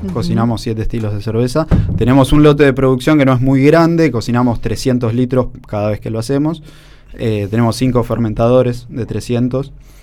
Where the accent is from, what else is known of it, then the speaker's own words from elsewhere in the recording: La Plata, Buenos Aires Province, Argentina; yo soy de acá, de La Plata, uh-huh, y me fui a vivir hace un tiempo a Pehuajó